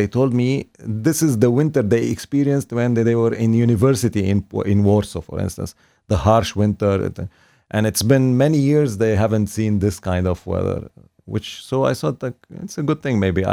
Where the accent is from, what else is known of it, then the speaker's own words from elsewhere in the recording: Lebanon; And I'm actually from Lebanon, from a village.